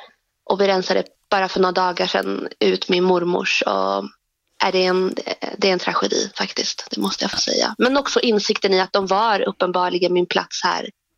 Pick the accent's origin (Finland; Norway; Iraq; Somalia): Iraq; now in Sweden